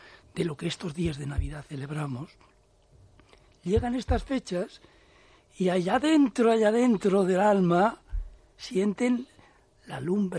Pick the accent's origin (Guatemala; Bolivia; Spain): Spain; Burgos, Castile and León; yo soy de Burgos, en Burgos toda la vida se ha dicho influyente.